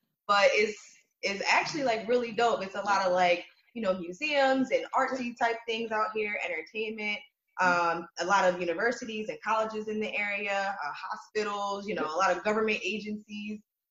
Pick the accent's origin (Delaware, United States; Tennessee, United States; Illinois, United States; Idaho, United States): Delaware, United States; I'm originally from Delaware. So most people in Delaware, they go up to Philly.